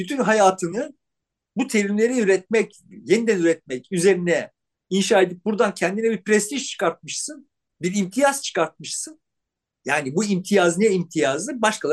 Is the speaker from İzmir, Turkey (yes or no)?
yes; İzmir, Turkey; also born or lived in Eskişehir; Ben Eskişehir'de doğdum. İzmir'de büyüdüm.